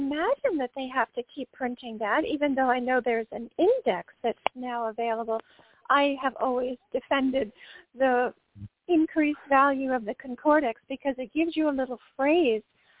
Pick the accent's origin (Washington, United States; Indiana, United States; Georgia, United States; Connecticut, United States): Connecticut, United States; Ridgefield; moved away as an adult; also born or lived in White Plains / Tarrytown; I was born in the White Plains Hospital. My parents lived in Tarrytown, New York, and then when I just turned 5, we moved up to Ridgefield, Connecticut, where I spent the rest of my youth, and then after high school, moved to Boulder